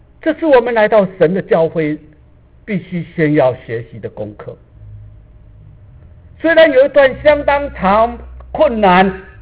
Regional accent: China; 我们中国人就是想啊，这些我都懂，但是我们做出来却又是另外一回事。

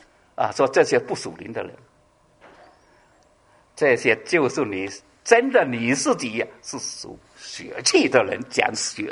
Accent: China; 我们中国人呢，如果看到那一个人做事情错了，或者做事情与大家有冲突的，我们就会讲什么话？

